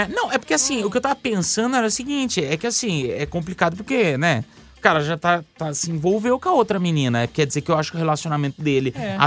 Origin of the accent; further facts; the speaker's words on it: Sorocaba, São Paulo, Brazil; E um rapaz mora perto da minha cidade. Ele é de Piedade, eu sou de Sorocaba.